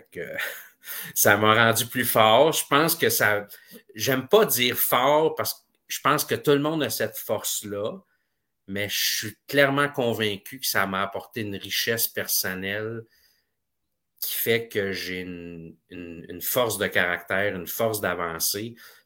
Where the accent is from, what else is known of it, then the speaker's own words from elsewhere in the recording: Quebec, Canada; On a grandi ensemble dans Haute-Laurentine.